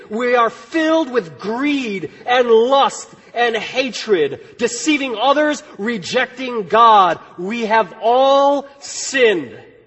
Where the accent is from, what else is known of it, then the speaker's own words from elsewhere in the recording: Chicago, Illinois, United States; that prepared me to be a loyal Dallas Cowboys fan growing up in Chicago